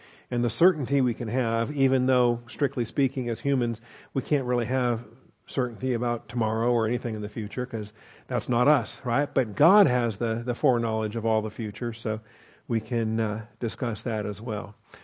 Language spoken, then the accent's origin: English; Washington, United States; I grew up in a border state. I grew up in Washington State, right by that ferocious Canadian border.